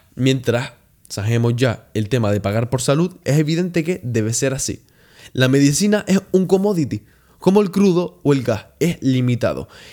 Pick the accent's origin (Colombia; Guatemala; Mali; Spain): Spain; Canary Islands; En Gran Canaria, ¿vale? Donde vivo, yo soy canario.